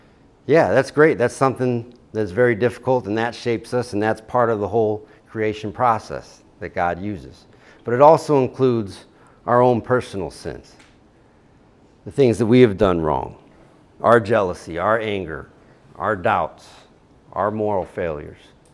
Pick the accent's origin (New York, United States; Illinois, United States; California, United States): Illinois, United States; I grew up 32 miles outside of Chicago, so I was a big fan.